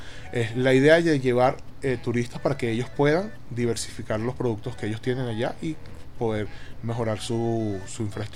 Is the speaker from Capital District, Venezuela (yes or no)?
yes; Caracas, Capital District, Venezuela; yo soy caraqueño, ya había vivido la ola de los full day